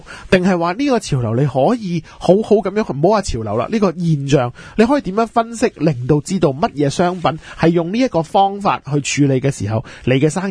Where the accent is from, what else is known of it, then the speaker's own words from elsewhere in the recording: Hong Kong; 作为香港人咧，即系呢几个月啊